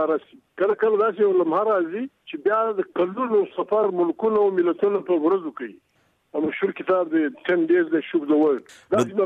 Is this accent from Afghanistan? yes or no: yes; Afghanistan; دا موږ خو افغانان دغه خلک دي